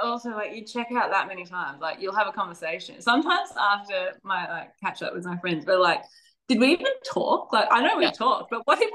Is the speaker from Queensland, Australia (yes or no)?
yes; Brisbane, Queensland, Australia; But then one of my friends actually said, oh, I'm from Brisbane. And I saw other people were saying like, oh, me too. And then I was like, you know what? I think I can say me too.